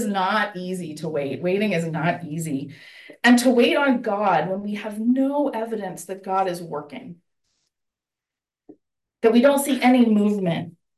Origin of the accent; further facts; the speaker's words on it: Saskatchewan, Canada; And I grew up in Saskatchewan where the license plate is literally Land of Living Skies.